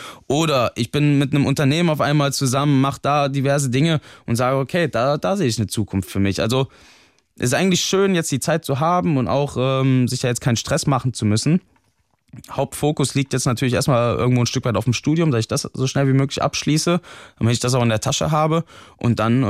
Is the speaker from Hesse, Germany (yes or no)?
yes; Wetzlar, Hesse, Germany; also born or lived in Bergisch Gladbach; Ich bin zwar hier in Bergisch-Gladbach geboren, aber mein Vater hatte dann schon vor meiner Geburt schon einen Landestrainerjob in Hessen, in Wetzlar damals angenommen. Dann bin ich da groß geworden, ja. Ich bin da zum Kindergarten, habe da meine Schule gemacht, habe bis 2012 durchgängig dort gelebt.